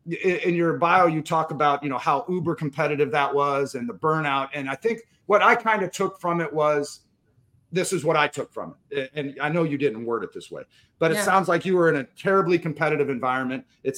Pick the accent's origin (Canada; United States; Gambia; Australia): United States; Pacific Northwest; now in St. Louis, United States; Because I'm a Northwestern, I'm in St. Louis, but I grew up in the Northwest.